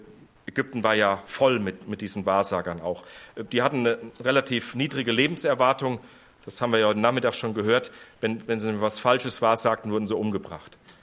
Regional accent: North Rhine-Westphalia, Germany; War früher im Siegerland, wo ich herkomme

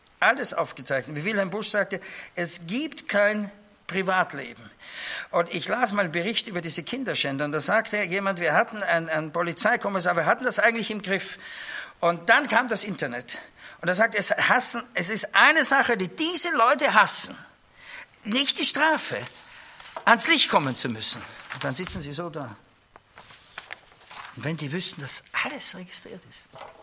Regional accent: Austria; ich als Österreicher, meine Frau Schweizerin

